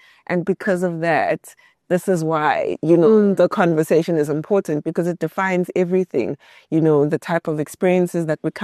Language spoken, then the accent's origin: English; South Africa; the more I travel within an African context perspective, as a South African as example, is that what we are taught in school is so much different to what everyone else is being taught in school, right?